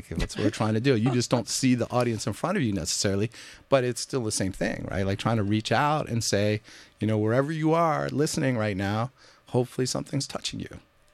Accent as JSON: {"language": "English", "region": "New York", "country": "United States", "tie": "born or raised there", "said": "being, you know, a Jewish person growing up in New York, wanting to be an athlete, he's somebody who I identify with."}